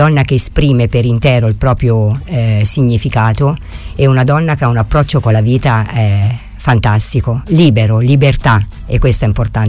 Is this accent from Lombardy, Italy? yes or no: no; Umbria, Italy; also born or lived in Caserta; io vengo dall'Umbria, nasco a Caserta